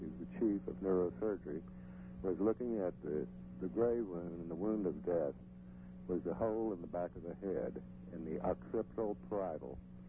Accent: Texas, United States; and I, being a Texan, I wondered whether or not he had sustained another coronary.

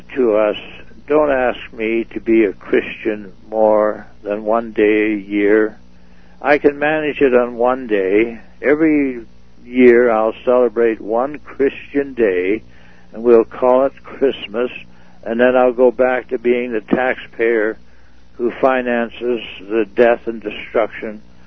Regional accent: Canada; I assume my share of responsibility as a Canadian.

